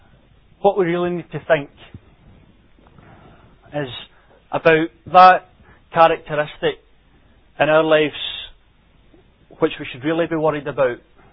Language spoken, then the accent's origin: English; New Cumnock, Scotland, United Kingdom; I'm white. I'm 18. I'm male. I'm from New Cumnock. I'm a member at New Cumnock Gospel Hall.